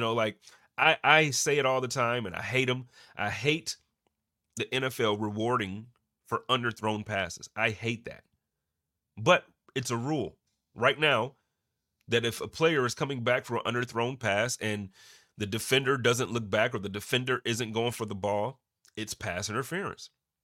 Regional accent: Buffalo, New York, United States; growing up in Buffalo, I think the only thing for me that made it a little bit less fun

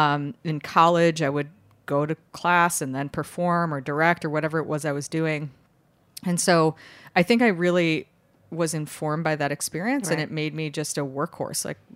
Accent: Chicago, Illinois, United States; So I grew up in Chicago.

